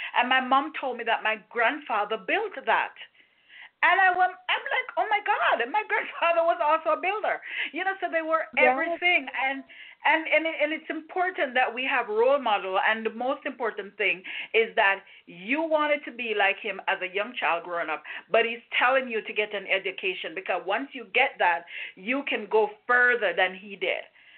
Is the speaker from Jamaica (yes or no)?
yes; Jamaica; you're from Haiti, I'm from Jamaica.